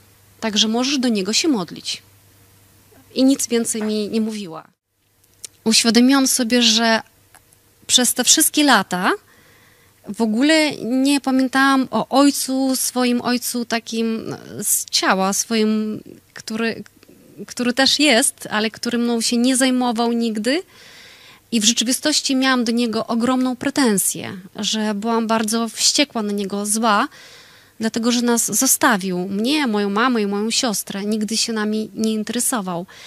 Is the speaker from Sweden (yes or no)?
no; Kazakhstan; zachwycałam się jako dziecko i w ogóle cała nasza rodzina zachwycała się przyrodą w Kazachstanie.